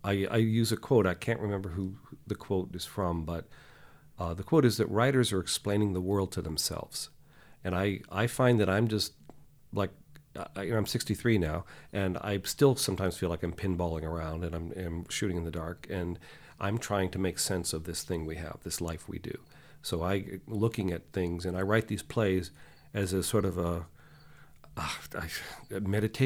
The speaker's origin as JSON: {"language": "English", "town": "Chicago", "region": "Illinois", "country": "United States", "lives_now": "New York, United States", "said": "I'm from Chicago originally. I live in New York now."}